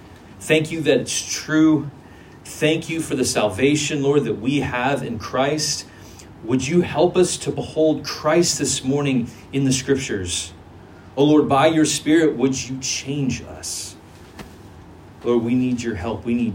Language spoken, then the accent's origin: English; Dallas, Texas, United States; so I grew up in Texas, in the city of Dallas.